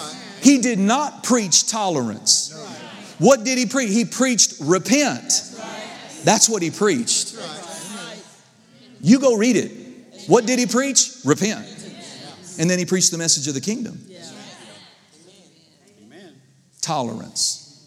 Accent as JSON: {"language": "English", "town": "Paducah", "region": "Kentucky", "country": "United States", "said": "And they said, wow, where are you from? I said, Paducah."}